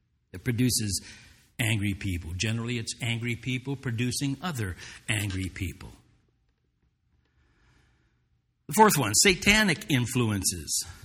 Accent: Ireland; I'm Irish. I'm supposed to be angry by nature, right?

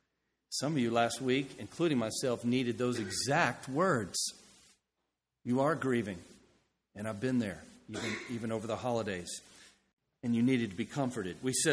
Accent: the South, United States; I grew up in the South, and Chick-fil-A's were on every corner

